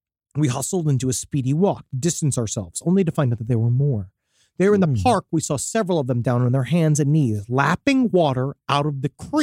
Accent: Salt Lake City, Utah, United States; I grew up in Salt Lake City. No, I'm not a Mormon.

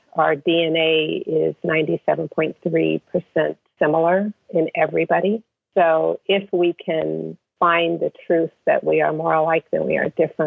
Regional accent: San Francisco, California, United States; Growing up in San Francisco, we weren't well off. We weren't wealthy. We were middle class.

